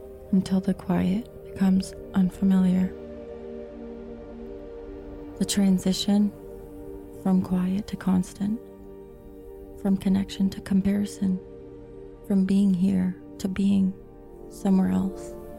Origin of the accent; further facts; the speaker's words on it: Toronto, Ontario, Canada; I grew up in Toronto, the youngest of four.